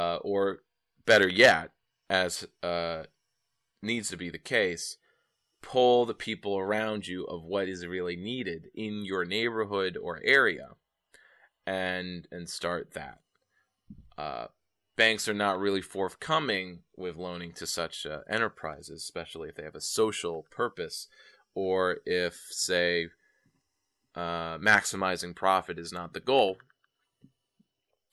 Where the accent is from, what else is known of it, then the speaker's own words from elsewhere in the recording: Albany, United States; What comes to mind is a small shop in here in my hometown of Albany